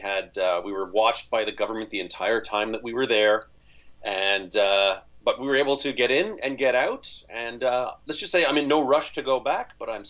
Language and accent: English; Canada; I'm from Canada. Just so everyone knows, I'm from Canada.